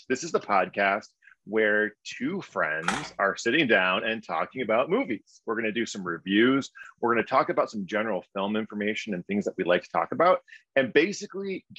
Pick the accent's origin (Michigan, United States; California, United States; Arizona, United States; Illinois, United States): Michigan, United States; Detroit; I'm from Detroit, which is ironic.